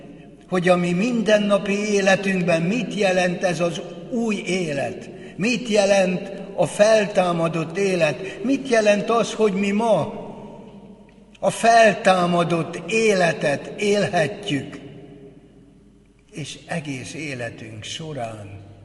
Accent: Hungary; mivel magyarok vagyunk

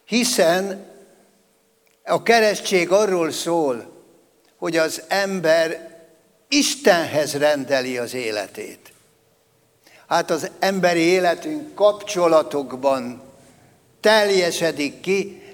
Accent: Győr, Győr-Moson-Sopron, Hungary; könnyű volt a helyzetem, mert hivatkozhattam arra, ugye Győrben nevelkedtem föl

